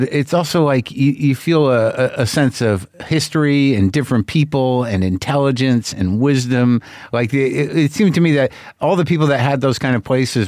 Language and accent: English; Albuquerque, New Mexico, United States; Where I grew up in Albuquerque, now like all the old retail big businesses are kind of gone.